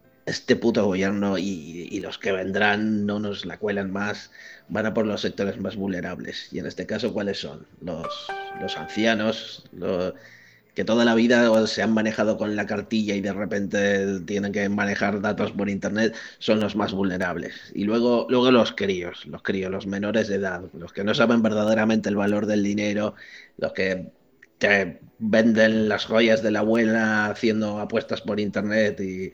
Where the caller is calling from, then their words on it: Benaguasil, Valencian Community, Spain; de Benaguasil